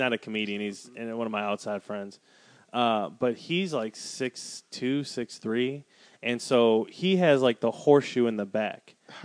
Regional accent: Wisconsin, United States; I grew up in Wisconsin with my white family. Mm-hmm. My black family was all in Houston.

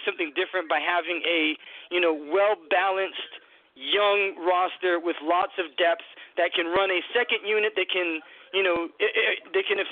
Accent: New Bedford, Massachusetts, United States; even though I live in Florida now, I am from New Bedford. I will remind everybody every single show that I'm from New Bedford, Massachusetts, Buzzards Bay, the armpit right there down on the South Coast

